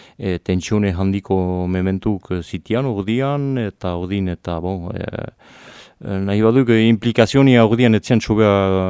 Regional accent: Pagola, Nouvelle-Aquitaine, France; Bo, pagolara nuk sortzez, nuk dakizien bezala urdin eta nuk eta hoi hartino pagolan bizi izan

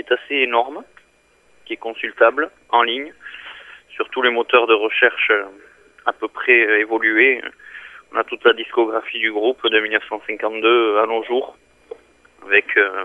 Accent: Bayonne, Nouvelle-Aquitaine, France; also born or lived in New York / Miami / Taiwan / Kuala Lumpur; On est originaire de Bayonne et de Garassy, mais bon, nos activités dans le show business nous ont amené à quand même beaucoup voyager. Donc on a habité à New York, Miami, Taïwan, Kuala Lumpur

